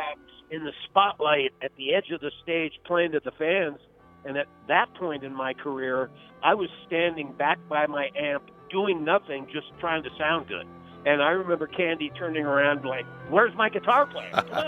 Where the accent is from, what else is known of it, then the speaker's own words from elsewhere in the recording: Colorado Springs, Colorado, United States; I grew up in the Colorado Springs area and then went to college in 1968 up in Boulder.